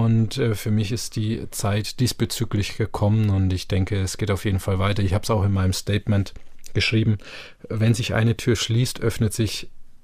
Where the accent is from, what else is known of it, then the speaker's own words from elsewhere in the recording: Bavaria, Germany; now in Lower Saxony, Germany; Josef hat mich ja als Bayer vorgestellt, ich bin Bayer